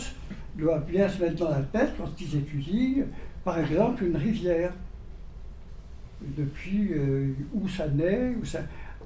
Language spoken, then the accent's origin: French; Brittany, France; et j'étais rentré chez moi en Bretagne